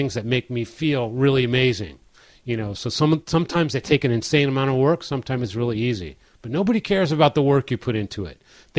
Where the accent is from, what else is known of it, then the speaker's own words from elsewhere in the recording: Baltimore, Maryland, United States; yeah, well, I'm playing my hometown, Baltimore, Maryland.